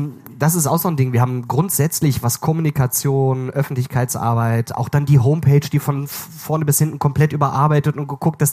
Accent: Rhineland, Germany; aber bei uns im Rheinland ist das ja schon noch so, da hat schon jede Familie in den kleinen Vororten, die haben ihren Platz und da sitzen die immer.

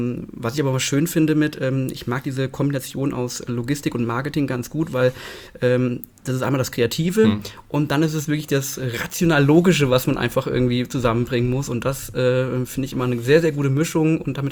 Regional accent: Fulda, Hesse, Germany; ich bin in Fulda geboren, Fulda aufgewachsen, Fulda zur Schule gegangen, habe meinen Freundeskreis hier.

